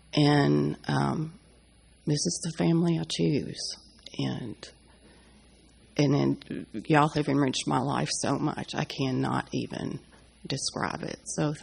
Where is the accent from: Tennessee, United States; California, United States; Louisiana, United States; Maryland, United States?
Tennessee, United States; from Tennessee.